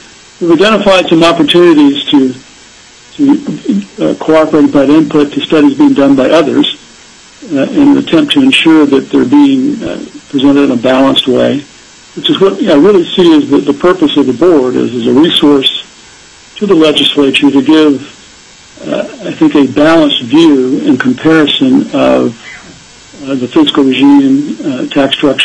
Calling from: Anchorage, Alaska, United States; I'm calling in from Anchorage.

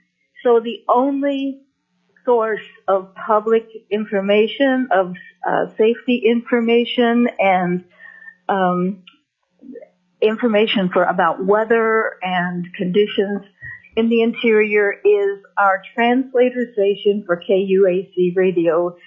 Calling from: Fairbanks, Alaska, United States; also born or lived in Eagle; I am calling from Fairbanks, where I am a snowbird from Eagle. Eagle is on the Yukon River. It is not Eagle River. It is Eagle on the Yukon River.

